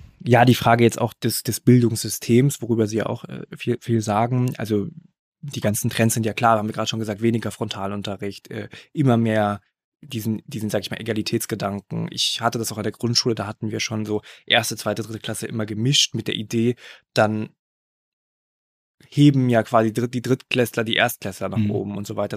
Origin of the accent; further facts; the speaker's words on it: Berlin, Germany; ich bin in Ostberlin zur Schule gegangen, dann also auf dem Gymnasium.